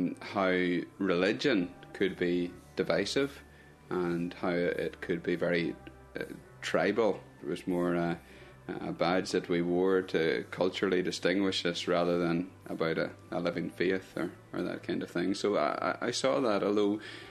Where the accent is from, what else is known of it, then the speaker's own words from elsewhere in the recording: Ireland; that's the kind of approach I would want to have to being Irish and to being involved in culture